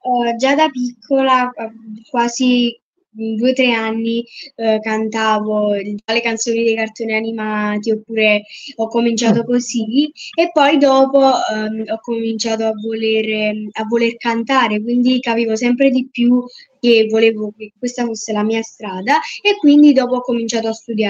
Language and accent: Italian; Casoria, Campania, Italy; Allora, io sono di Casoria, in provincia di Napoli.